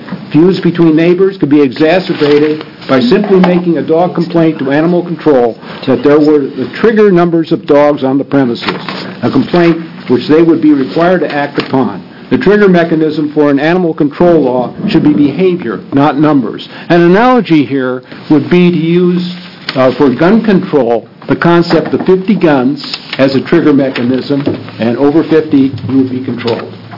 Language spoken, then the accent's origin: English; Seal Rock, Oregon, United States; I'm from Seal Rock on the Oregon coast.